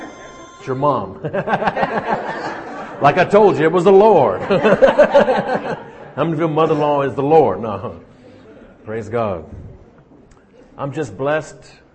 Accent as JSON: {"language": "English", "town": "New Orleans", "region": "Louisiana", "country": "United States", "tie": "born there", "said": "And I'm originally from South Louisiana, New Orleans. I was born in New Orleans, but lived around the world."}